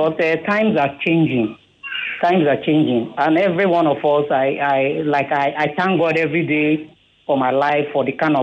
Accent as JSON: {"language": "English", "region": "Rivers", "country": "Nigeria", "said": "I am from River State. My husband is from Cross River State."}